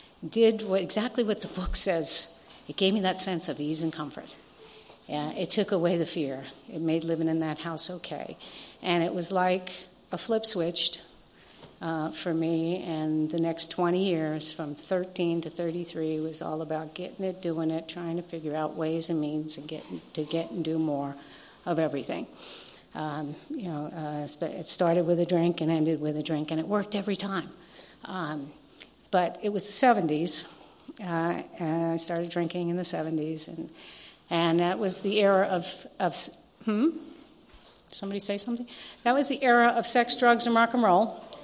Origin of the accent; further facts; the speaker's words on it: New York, United States; moved away; Prior to that was New York. New York. And it still hasn't left me. I'm still a New Yorker.